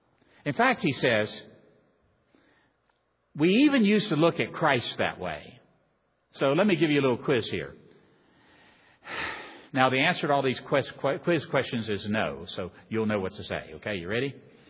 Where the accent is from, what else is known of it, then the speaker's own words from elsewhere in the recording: Florida, United States; Okay, now, I'm a Southerner, so I know what it's like in Texas. I'm from the free state of Florida.